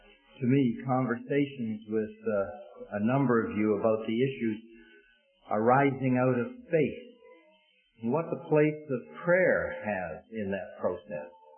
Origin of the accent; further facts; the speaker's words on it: Alberta, Canada; Now, why should a cowboy from Alberta be asking you where Calvin Coolidge?